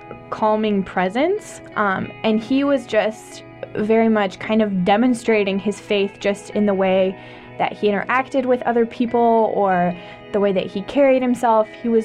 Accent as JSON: {"language": "English", "country": "France", "tie": "born or raised there", "said": "I grew up in France, so I grew up Christian. I still consider myself Christian. I go to church frequently. I grew up with a lot of religious diversity, actually, because France has a huge Muslim population"}